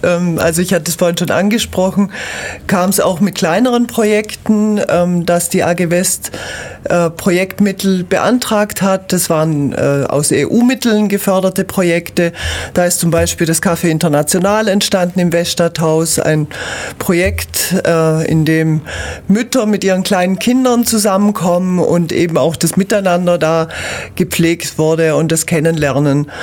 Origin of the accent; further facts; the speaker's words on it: Lake Constance, Germany; moved away as an adult; now in Ulm, Germany; Also ich komme nicht aus Ulm, lebe aber schon 28 Jahre hier. Ich komme vom Bodensee und wir sind aus beruflichen Gründen mit meinem Mann zusammen hierher gezogen.